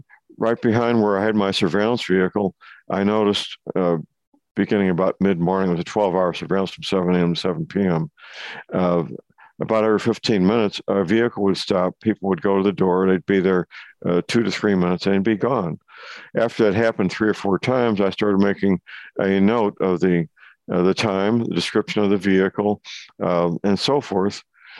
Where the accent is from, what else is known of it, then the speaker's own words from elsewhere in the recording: St. Louis, Missouri, United States; My hometown of St. Louis is listed as one of the most dangerous cities in the country.